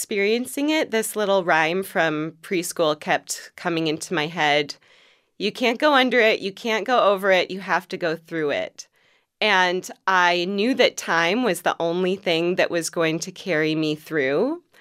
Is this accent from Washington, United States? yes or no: yes; Seattle, Washington, United States; I grew up in Seattle, went to school in Chicago, moved to South America right after college, lived in Baltimore as well.